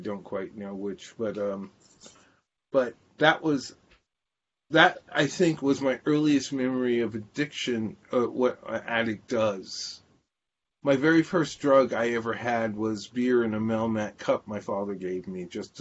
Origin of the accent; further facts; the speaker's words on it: Sacramento, California, United States; born there; So when I was born in Sacramento, as I said before. My parents came from South Carolina.